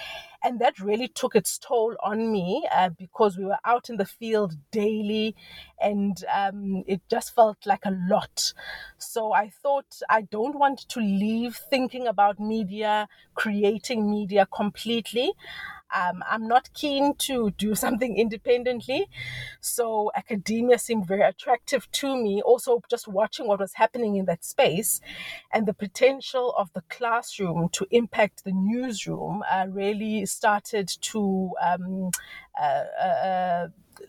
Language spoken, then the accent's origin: English; South Africa; So I am a South African media academic.